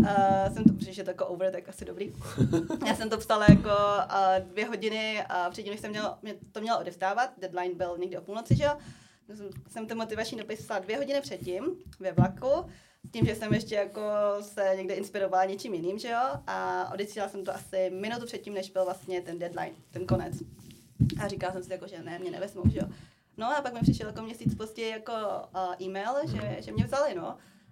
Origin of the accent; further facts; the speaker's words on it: Netolice, South Bohemian Region, Czechia; z ČB jsem z Netolic, dobře, z Netolic